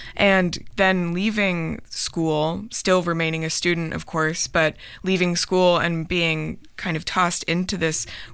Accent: Pacific Northwest, United States; growing up in the Pacific Northwest can really lead you to consider a more global, non-normative framework from the very beginning

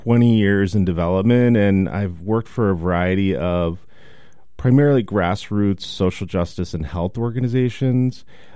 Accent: Maine, United States; I'm actually from Maine originally, and I have spent quite a fair amount of time in Portland, Maine as well.

